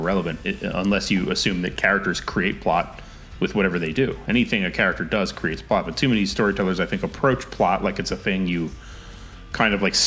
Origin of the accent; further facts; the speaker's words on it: Pennsylvania, United States; Philly suburbs. So it's pretty wild. Trees and I grew up on a farm. So we had 16 acres